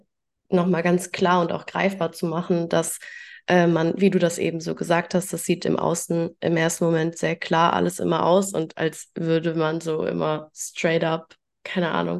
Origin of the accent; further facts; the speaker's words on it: Germany; Ich komme auch aus dem Dorf, also bin eigentlich ja, in einem ziemlich kleinen Dorf an der holländischen Grenze groß geworden.